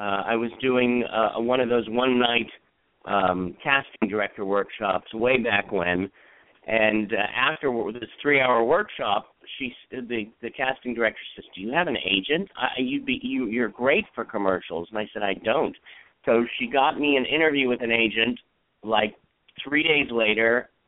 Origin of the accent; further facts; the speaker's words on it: California, United States; Northern California, in the San Mateo County area. Was there, not half my life, but a long time.